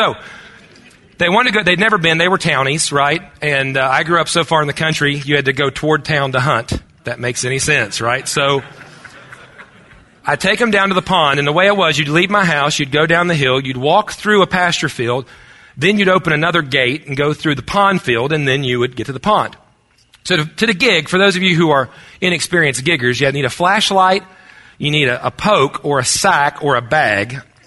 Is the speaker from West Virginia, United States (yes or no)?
yes; West Virginia, United States; grew up on a farm. … by the way. I'm a pastor of a small church in a small town in my home state of West Virginia.